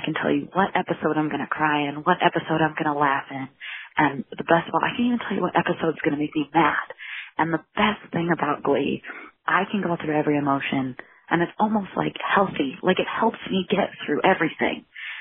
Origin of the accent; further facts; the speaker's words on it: Ohio, United States; one, I'm from Ohio